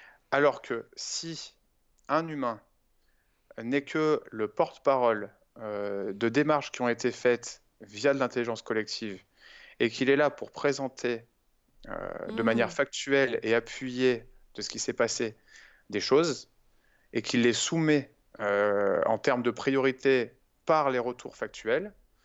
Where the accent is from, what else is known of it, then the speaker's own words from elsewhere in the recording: Lyon, Auvergne-Rhône-Alpes, France; Moi, en tant que Lyonnais habitant dans le 5e arrondissement